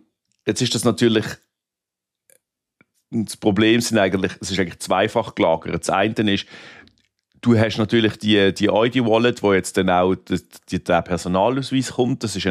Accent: Switzerland; Das ist ja bei uns in der Schweiz auch so, oder?

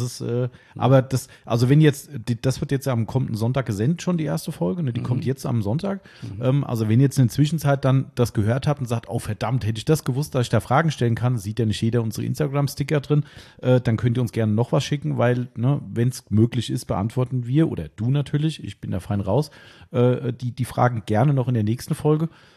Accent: Hesse, Germany; accent: Hessian; wir reden ja auch hessisch.

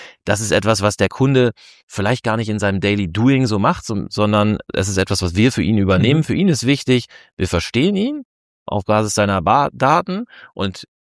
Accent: Northern Germany, Germany; Also ich komme ja auch aus Norddeutschland

